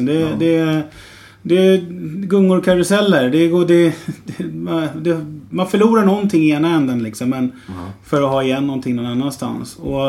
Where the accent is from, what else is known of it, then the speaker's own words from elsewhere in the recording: Stockholm, Stockholm County, Sweden; det var ju samma sak som när jag växte upp här på Marieberget när jag var liten